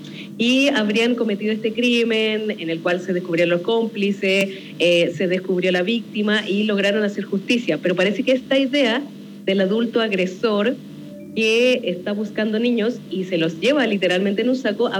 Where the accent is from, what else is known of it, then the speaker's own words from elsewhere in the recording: Santiago, Santiago Metropolitan Region, Chile; now in Valparaíso, Chile; yo vivo en Valparaíso, bueno, es bastante común que pase en persona, pero no, como santiaguina que soy transportada acá